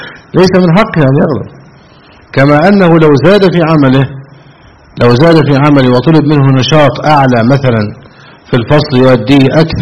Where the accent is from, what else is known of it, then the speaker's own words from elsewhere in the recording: Egypt; عندنا في مصر